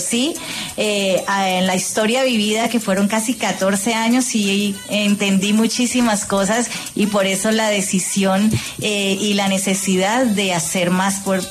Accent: Cali, Valle del Cauca, Colombia; yo soy caleña, nací en una ciudad que hace más de 60 años lleva ese título de la capital mundial de la salsa.

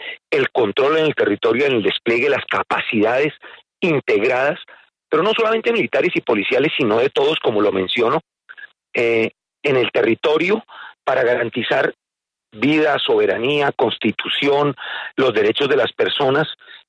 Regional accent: Colombia; se lo digo como colombiano

